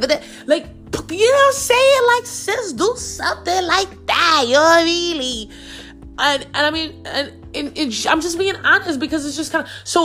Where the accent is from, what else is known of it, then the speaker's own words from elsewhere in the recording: Queens, New York, United States; I was really raised in Queens. Like, I'm really from New York.